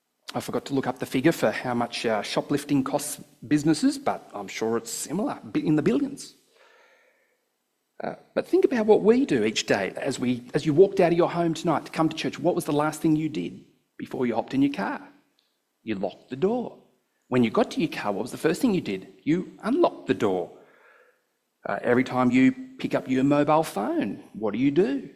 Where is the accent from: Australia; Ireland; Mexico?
Australia; Sydney, New South Wales; So it was just part of normal living in Sydney. I grew up in Sydney as a child.